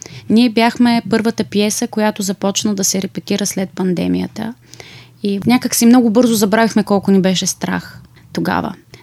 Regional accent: Ruse, Ruse Province, Bulgaria; Аз като режисьор и сценограф съм си русенка и играя в русенския театър.

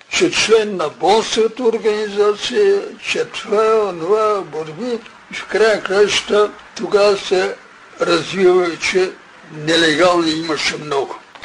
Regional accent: Ugarchin, Lovech Province, Bulgaria; Съм излязъл от Угърчен, имаше бурен живот, политически живот.

